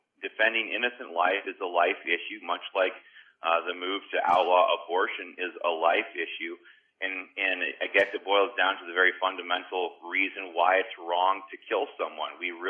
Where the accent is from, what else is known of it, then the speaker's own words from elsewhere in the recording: Iowa, United States; I know Iowa, my home state, is one of those states